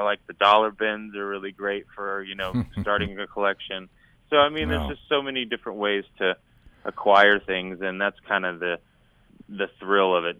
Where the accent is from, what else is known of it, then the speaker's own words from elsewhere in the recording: Dallas, Texas, United States; growing up in Dallas, I worked at record stores all throughout high school